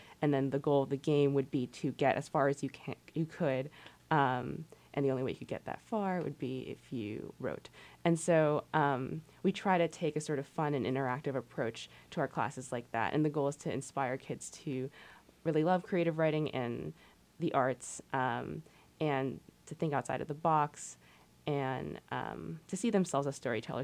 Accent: New Jersey, United States; now in Sitka, United States; I grew up in New Jersey, really close to New York City, and went to New Haven.

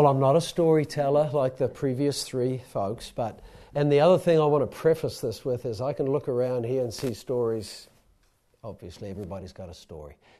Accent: New Zealand; born there; So I was born in New Zealand and went to art school.

